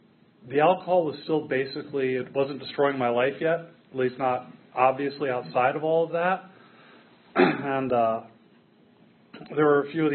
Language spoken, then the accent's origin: English; McLean, Virginia, United States; But I grew up in McLean. It was at that time a nice middle class government town, right inside the Beltway.